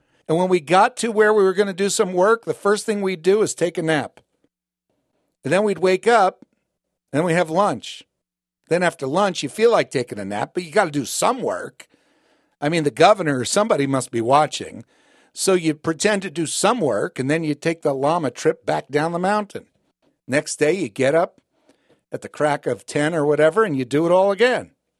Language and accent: English; New Jersey, United States; also born or lived in New York City; I grew up in New Jersey, New York City, an Italian family.